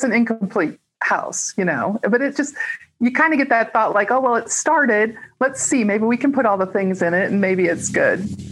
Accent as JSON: {"language": "English", "town": "Chicago", "region": "Illinois", "country": "United States", "tie": "born or raised there", "said": "I grew up in Chicago and been big cities all over the world."}